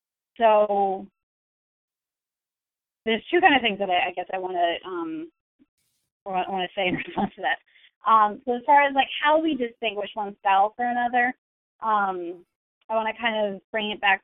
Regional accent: New York, United States; accent: Central New York; I sound like I'm from Central New York because I am. But every once in a while, I will also say something that makes me sound Canadian because I spent a lot of time there.

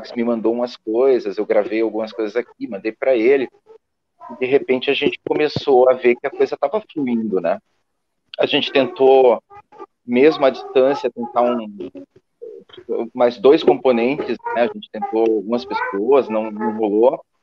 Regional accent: São Leopoldo, Rio Grande do Sul, Brazil; Eu de São Leopoldo

